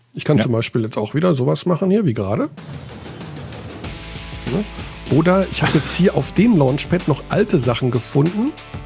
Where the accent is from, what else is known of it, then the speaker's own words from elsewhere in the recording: Hagen, North Rhine-Westphalia, Germany; Phoenix Hagen nehmen aus der Pro A, also meine Heimatstadt.